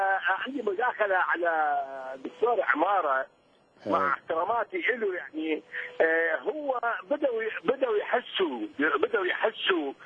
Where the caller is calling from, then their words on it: Iraq; ومع تحياتي إليك وأنا من العراق